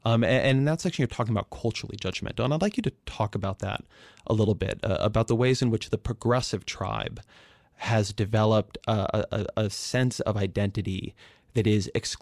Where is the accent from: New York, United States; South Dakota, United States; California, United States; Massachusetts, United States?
California, United States; born or raised there